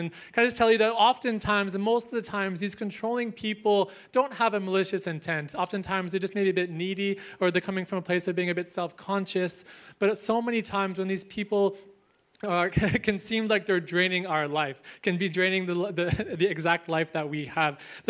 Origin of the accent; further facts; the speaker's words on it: Canada; I was born and raised in Canada, and growing up, I had this beautiful, beautiful dog.